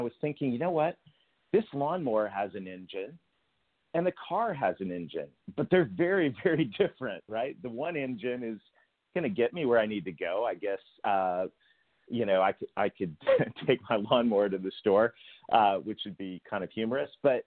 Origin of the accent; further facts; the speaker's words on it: Canada; I'm a Canadian kid that married a Southern girl